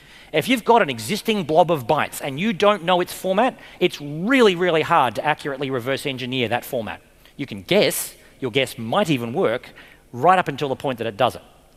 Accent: Australia; I am an Australian citizen who has lived in Australia my entire life

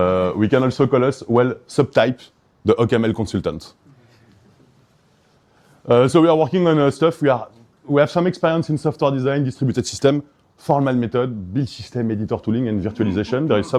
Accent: Belgium; English is a second language; now in France; And so you may notice to my accent that I come from Belgium, but I live in France.

